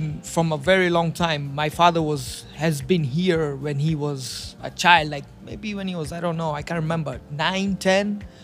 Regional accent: Nairobi, Kenya; Nah, I've been born and raised in Nairobi, Kenya.

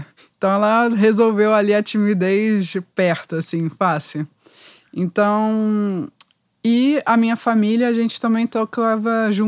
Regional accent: Rio de Janeiro, Brazil; com 12 anos eu cresci em Botafogo, aqui no Rio.

